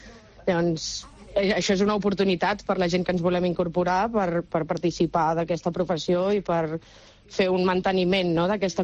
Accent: Marata, Catalonia, Spain; en el meu poble, concretament, a Marata

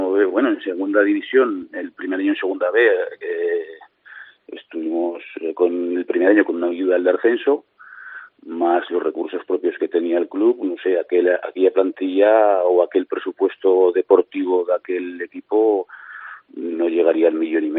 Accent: Huesca, Aragon, Spain; Bueno, yo soy de Huesca y me siento muy muy representado con el club y me gusta Huesca desde niño.

